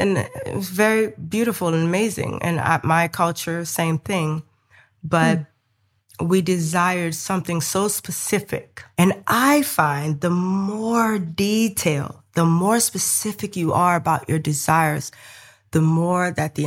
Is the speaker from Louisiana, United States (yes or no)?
yes; New Orleans, Louisiana, United States; I'm from New Orleans.